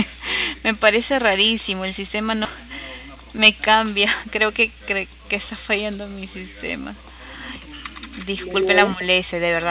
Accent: Lima, Peru; yo soy de Lima

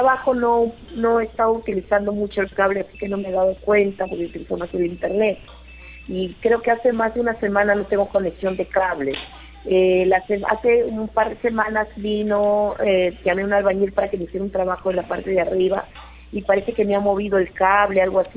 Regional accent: Puente Piedra, Lima, Peru; Señorita, soy de Puente Piedra.

